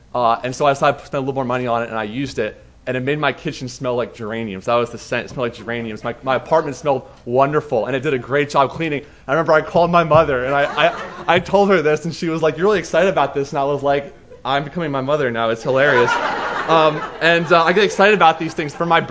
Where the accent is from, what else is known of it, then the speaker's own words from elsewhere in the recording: Scotland, United Kingdom; We're Scottish, and Scottish are known to be cheap, so maybe that's why.